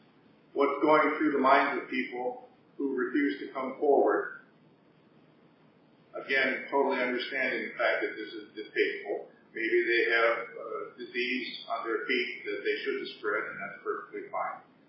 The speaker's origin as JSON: {"language": "English", "country": "United States", "said": "A lot of us don't like it because we're American."}